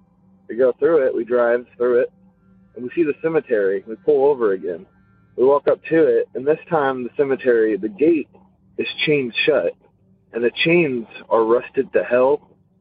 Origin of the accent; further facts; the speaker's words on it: Louisville, Kentucky, United States; Hey, this is … I'm from Louisville, Kentucky.